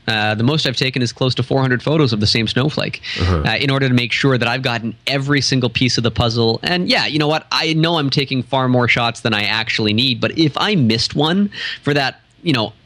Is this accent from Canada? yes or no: yes; Sudbury, Ontario, Canada; now in Barrie, Canada; I've taken some in the Yukon and some in my hometown of Sudbury.